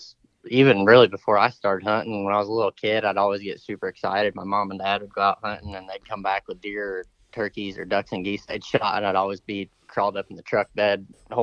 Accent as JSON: {"language": "English", "town": "Fort Wayne", "region": "Indiana", "country": "United States", "said": "Fort Wayne, the northeast corner of the state."}